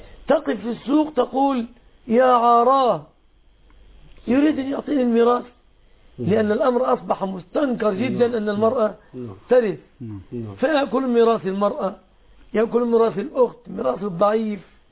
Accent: Egypt

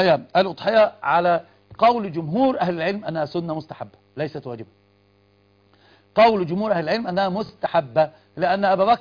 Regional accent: Upper Egypt, Egypt; أنا صعيدي وأفتخر، وأهل الصعيد أقحاح، عرب أقحاح، تعرفونهم من سوهاج ومن غيرهم

